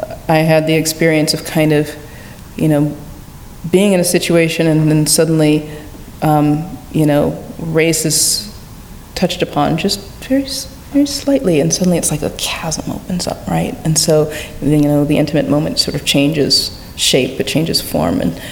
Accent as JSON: {"language": "English", "region": "California", "country": "United States", "tie": "born or raised there", "said": "I grew up partly in California, and I went to Martin Luther King Elementary School"}